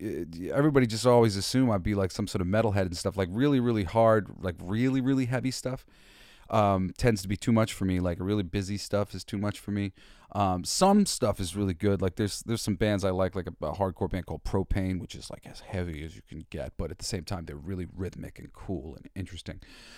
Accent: New York, United States; I was like, no, I'm from New York, motherfucker. I played football in Brooklyn, and I'm a national champion, actually.

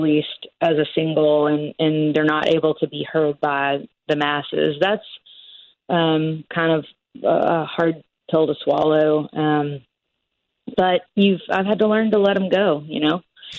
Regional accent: Tennessee, United States; I grew up in West Tennessee and my grandmother, when we lost my grandfather, she kept his truck parked in the car, like in the garage for years.

